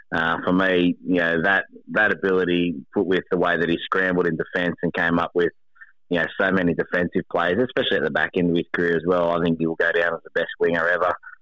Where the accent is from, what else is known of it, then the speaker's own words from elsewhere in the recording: Canberra, Australian Capital Territory, Australia; Yeah, born and raised in Canberra, yeah, up until the age of 10, and Mal was probably the biggest thing down and around there.